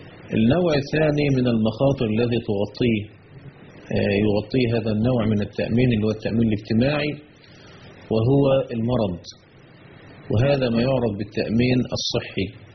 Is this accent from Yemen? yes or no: no; Egypt